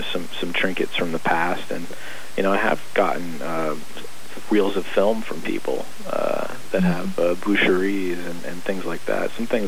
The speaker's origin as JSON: {"language": "English", "region": "Louisiana", "country": "United States", "said": "what I'm really concerned with is my identity as a Cajun, living far away, and, you know, the fact that people ask me where my accent is"}